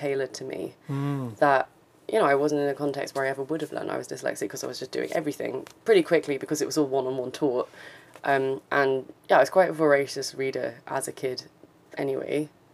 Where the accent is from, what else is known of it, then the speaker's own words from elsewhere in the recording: Cambridge, East of England, United Kingdom; now in Edinburgh, United Kingdom; Near Cambridge, sort of Cambridge, Bedford area, so quite close to London. Yeah, I don't sound very Scottish at all.